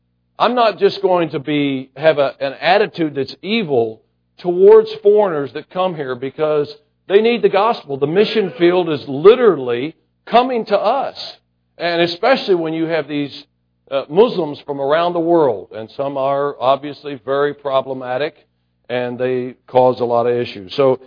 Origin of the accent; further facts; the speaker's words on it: United States; Well, I do as an American.